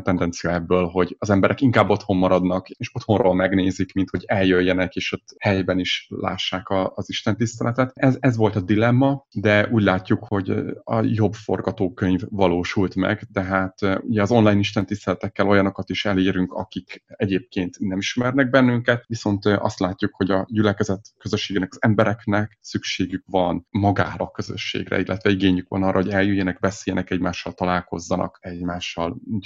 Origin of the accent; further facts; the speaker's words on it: Sárospatak, Borsod-Abaúj-Zemplén, Hungary; a családom egyik fele sárospataki, a másik sátoraljaújhelyi, illetve a feleségem is Sárospatakról származik, és őt is ott ismertem meg, tehát tulajdonképpen ott nőttem fel ez a kötődésem.